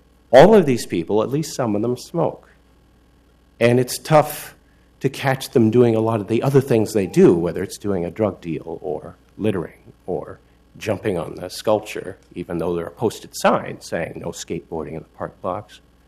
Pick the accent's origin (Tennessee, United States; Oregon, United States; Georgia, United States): Oregon, United States; Coos Bay; also born or lived in Eugene; now in Portland, United States; I've been a 24-year resident of Portland. I was born in Eugene, came of age in Coos Bay.